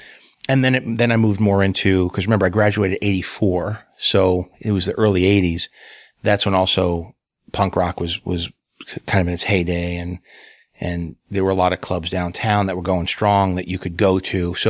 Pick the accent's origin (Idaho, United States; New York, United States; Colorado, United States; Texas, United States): New York, United States; I didn't realize it at the time because I grew up in New York. So diversity was just something you grew up with, especially as you traveled through different boroughs.